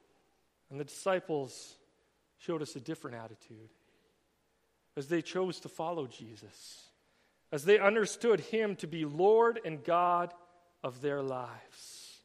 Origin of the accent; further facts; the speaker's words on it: Canada; we all kind of stood behind that proudly and were like, "Yeah, I am Canadian, right on.